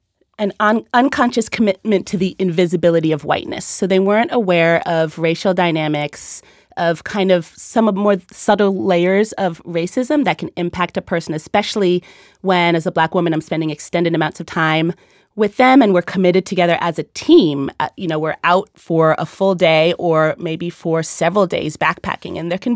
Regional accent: New York, United States; So I grew up in New York in kind of the suburbs, rural area, almost rural area. My parents are from Jamaica, and they're from a rural background.

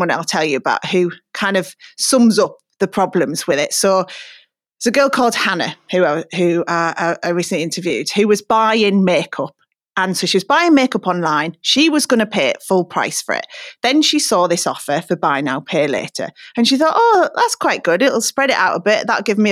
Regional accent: Middlesbrough, North East England, United Kingdom; given where I'm from Middlesbrough, see the harsher side of debt

